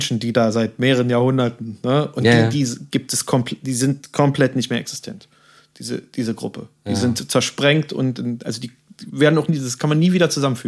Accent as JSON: {"language": "German", "region": "Berlin", "country": "Germany", "tie": "born or raised there", "said": "Ich bin in Lichtenberg geboren und aufgewachsen."}